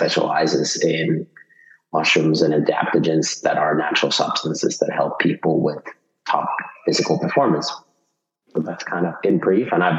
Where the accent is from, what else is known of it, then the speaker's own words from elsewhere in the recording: Pirkanmaa, Finland; so I'm originally from Finland. I'm a 13th generation family farmer.